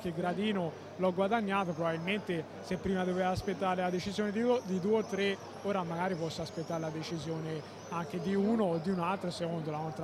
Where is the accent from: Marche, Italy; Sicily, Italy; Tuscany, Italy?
Tuscany, Italy; Siena; io crescendo a Siena è sempre stato il mio sogno